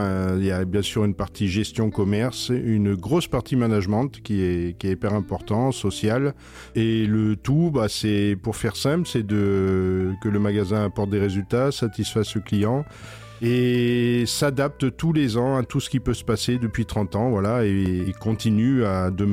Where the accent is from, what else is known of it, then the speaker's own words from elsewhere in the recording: Lyon, Auvergne-Rhône-Alpes, France; j'ai commencé après un bac horticole et un BTS de gestion horticole à Lyon, ma région d'origine